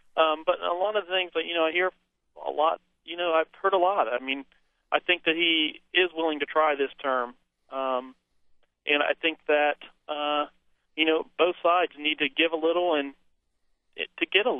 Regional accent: United States; as American, you know, nation, we have to understand that we're a group of a bunch of different people

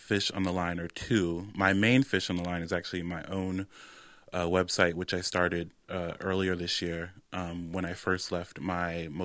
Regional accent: Virginia, United States; are more interested in the fact that I went to Yale, or they're more interested in the fact that I'm from Virginia, et cetera, et cetera.

